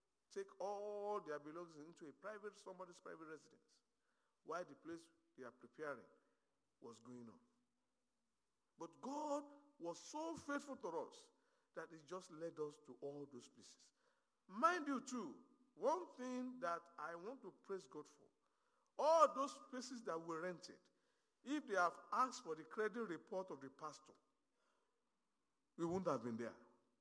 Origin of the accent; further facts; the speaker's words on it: Nigeria; now in Harvey, United States; I said, well, I'm an American. I live in Harvey. He said, okay, yes, I understand that. He said, but where are you from originally? I said, I'm from Nigeria.